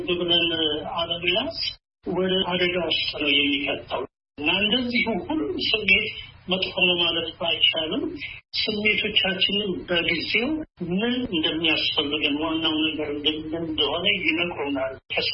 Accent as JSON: {"language": "Amharic", "region": "Addis Ababa", "country": "Ethiopia", "tie": "born or raised there", "lives_now": "Doha, Qatar", "said": "ተወልጄ ያደኩት አዲስ አበባ ነው።"}